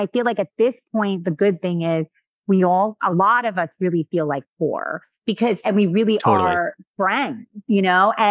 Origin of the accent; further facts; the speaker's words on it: Long Island, New York, United States; I'm from Long Island.